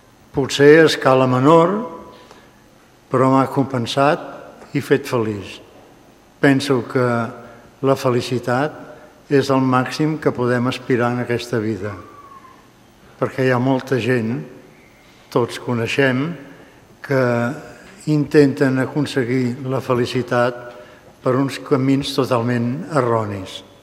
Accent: Sant Cugat, Catalonia, Spain; sempre he tingut aquesta consciència que sóc un pagès de Sant Cugat.

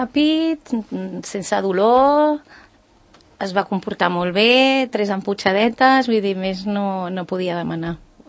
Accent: Barcelona, Catalonia, Spain; now in Sant Cugat, Spain; nosaltres venim de Barcelona.

